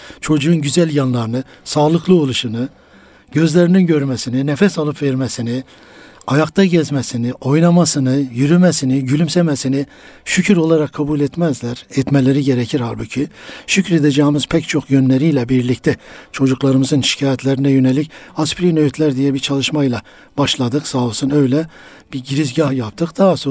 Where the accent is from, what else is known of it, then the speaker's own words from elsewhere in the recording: Muş, Muş Province, Turkey; Muş'ta doğdum. İşte ilk orta liseyi Muş'ta bitirdikten sonra daha sonra öğretmenlik sınavı başladı.